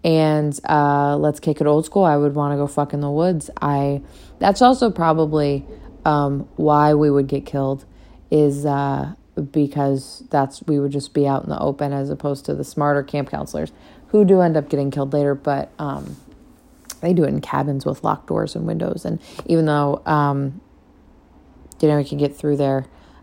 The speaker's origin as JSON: {"language": "English", "region": "Midwest", "country": "United States", "said": "This question I love because I grew up on a lake. I'm originally from the Midwest."}